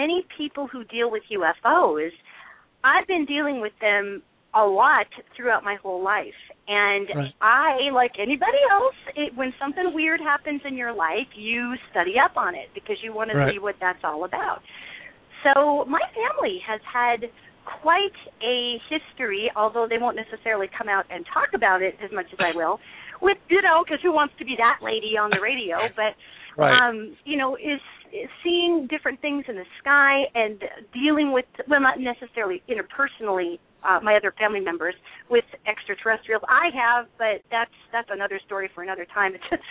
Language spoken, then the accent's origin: English; Montana, United States; now in Los Angeles, United States; I'm from Montana originally, even though I'm in Los Angeles. That's where I'm calling from you today. I've been down here for 11 years.